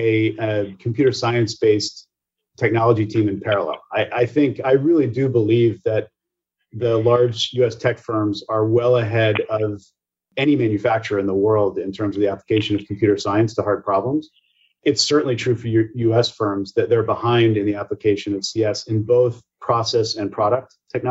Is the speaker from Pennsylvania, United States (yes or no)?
yes; Pittsburgh, Pennsylvania, United States; Growing up in Pittsburgh, watching what happened as industries declined